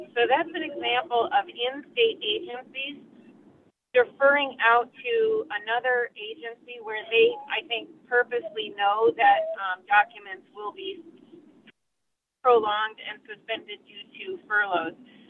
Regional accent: Winterport, Maine, United States; I'm from Winterport.

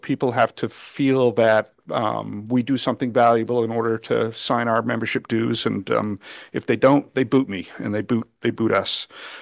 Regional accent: Gardner, Maine, United States; I'm the Executive Director of the Maine Aquaculture Association. I come from Gardner.

